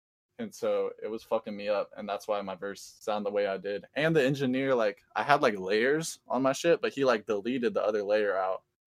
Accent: California, United States; And I'm from California, so I'm, like, trying to plan the show in Atlanta from California.

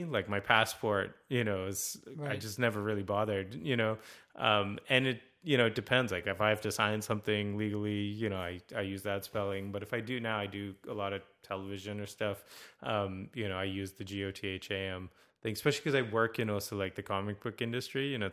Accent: United States; Look, when I say I'm American, there's a certain pride

